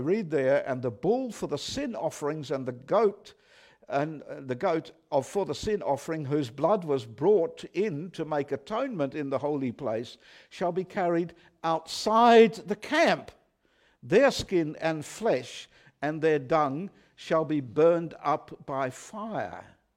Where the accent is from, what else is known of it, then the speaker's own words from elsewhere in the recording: Tasmania, Australia; I well remember as a young boy in my hometown in Tasmania